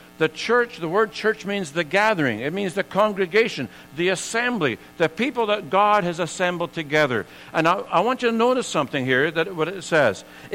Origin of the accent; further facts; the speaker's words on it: Scotland, United Kingdom; born there; I was born in Scotland and so on and all the rest of it.